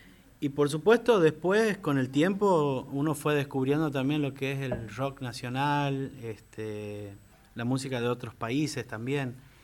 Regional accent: Frías, Santiago del Estero, Argentina; now in Santiago del Estero, Argentina; Yo soy de Frías, pero vivo en Santiago Capital. Estamos viviendo ahí.

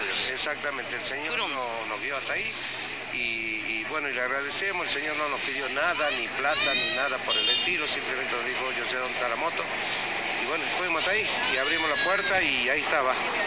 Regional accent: Rosario de la Frontera, Salta, Argentina; nosotros somos de Rosario de la Frontera, 500 kilómetros de acá.

